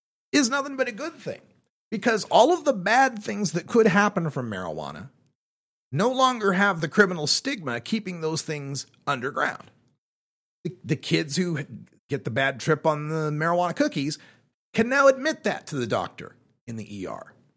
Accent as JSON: {"language": "English", "town": "Boise", "region": "Idaho", "country": "United States", "tie": "born or raised there", "said": "which was the NBC affiliate I grew up watching in Boise, Idaho."}